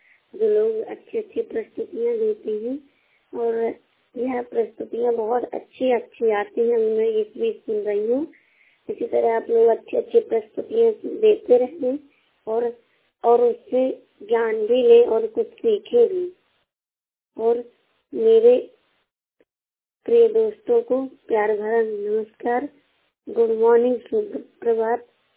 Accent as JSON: {"language": "Hindi", "region": "Uttar Pradesh", "country": "India", "said": "कक्षा 8 की छात्रा और मैं जिला फतेहपुर से हूँ।"}